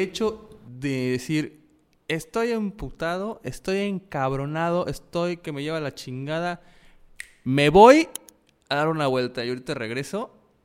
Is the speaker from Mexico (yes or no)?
yes; Mexico; siendo mexicanos y teniendo esta parte muy arraigada con la muerte